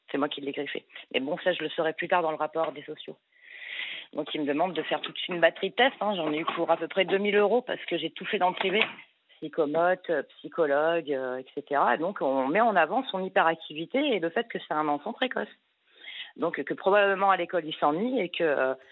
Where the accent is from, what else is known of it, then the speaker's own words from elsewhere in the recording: Lyon, Auvergne-Rhône-Alpes, France; j'habitais en Corse, à Corté, voilà. Je suis lyonnaise et pas corse.